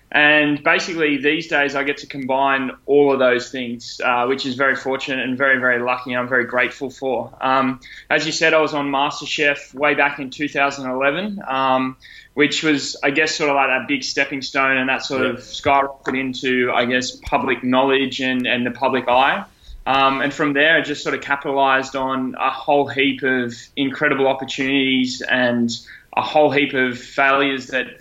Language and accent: English; Sydney, New South Wales, Australia; I live in Sydney. I grew up in on the Northern Beaches. I'm 31 years old